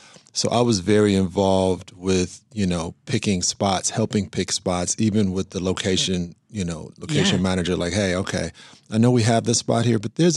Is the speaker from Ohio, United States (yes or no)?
yes; Cleveland, Ohio, United States; now in Chicago, United States; I'm not originally from here. I'm from Cleveland, but I've lived in Chicago more than I've lived in Ohio.